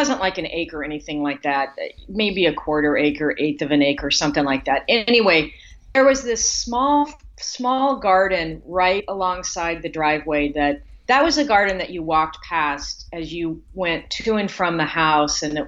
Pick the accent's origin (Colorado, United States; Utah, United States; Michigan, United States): Colorado, United States; Denver; moved away as an adult; I grew up in the Denver metro area of Colorado and lived there all my life until I moved away from college.